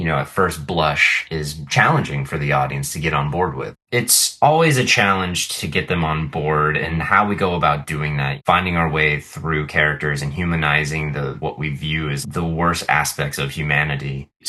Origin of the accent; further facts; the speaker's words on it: Tampa, Florida, United States; also born or lived in Tallahassee; encountered growing up in Florida, specifically the suburban sides of Tampa and then later Tallahassee.